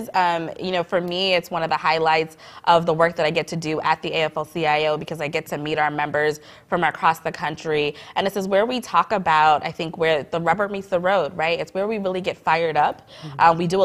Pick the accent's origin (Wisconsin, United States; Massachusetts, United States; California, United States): Massachusetts, United States; Boston; I'm from Boston, and so folks who know Massachusetts and know the Boston area, you know that we're a union town. And so I grew up around unions my whole life